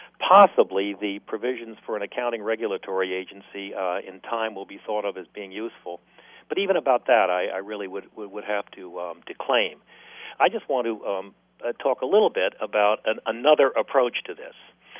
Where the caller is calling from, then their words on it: Maine, United States; I'm speaking from Maine, and in the background you can hear the ocean, and things seem a little different here than they do in other locations, even in next door New Hampshire.